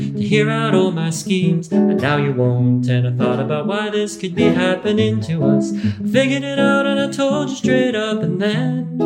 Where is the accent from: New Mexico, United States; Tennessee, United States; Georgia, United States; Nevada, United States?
New Mexico, United States; Santa Fe; because I grew up here in Santa Fe, and one of my big insecurities as a teenager that caused a lot of my anger was resentment around being adopted